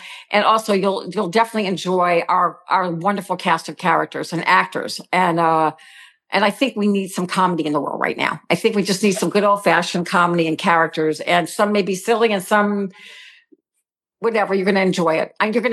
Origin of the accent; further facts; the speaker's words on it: New Orleans, Louisiana, United States; He was living in New Orleans, or Lafayette, Louisiana, rather. We're both from New Orleans. And I was living